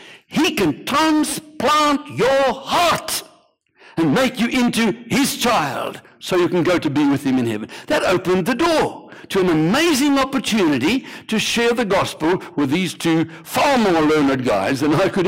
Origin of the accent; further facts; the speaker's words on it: South Africa; I come from South Africa.